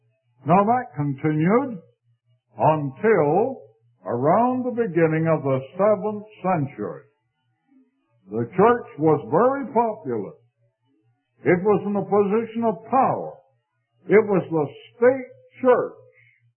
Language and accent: English; Canada; I was born in Canada and spent my boyhood days there. At that time, we were part of the British Empire.